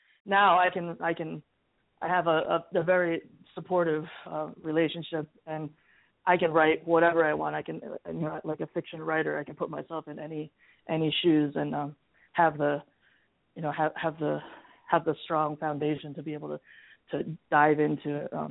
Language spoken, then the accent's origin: English; New Jersey, United States; also born or lived in New York; So I grew up in New Jersey, New York, with the Juilliard connection and all that.